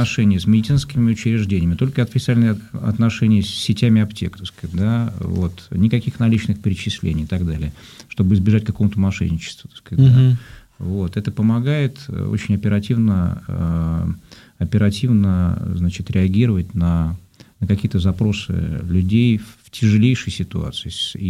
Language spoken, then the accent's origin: Russian; Tallinn, Harju County, Estonia; moved away as an adult; Я родился в Таллине, я 18 лет там прожил